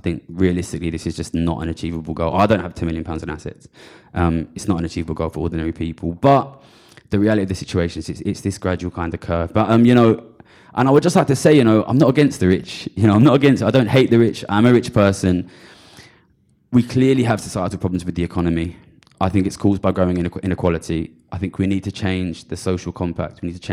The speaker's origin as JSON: {"language": "English", "town": "Ilford", "region": "London", "country": "United Kingdom", "said": "when I was young, I come from Ilford, I'm from London"}